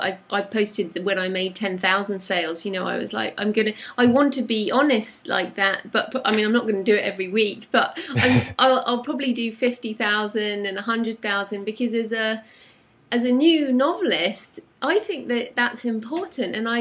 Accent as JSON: {"language": "English", "country": "United Kingdom", "said": "I think it might be because I'm British."}